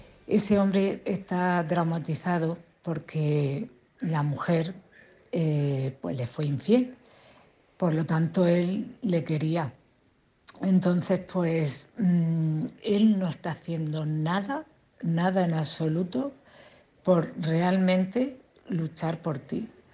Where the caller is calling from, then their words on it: Cartagena, Region of Murcia, Spain; de Cartagena.